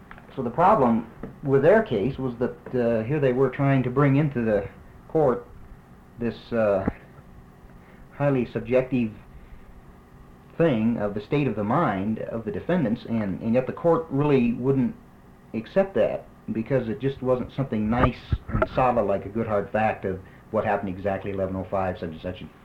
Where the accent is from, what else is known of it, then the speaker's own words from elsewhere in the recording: Davenport, Iowa, United States; now in Gallup, United States; No, originally I'm from Davenport, Iowa.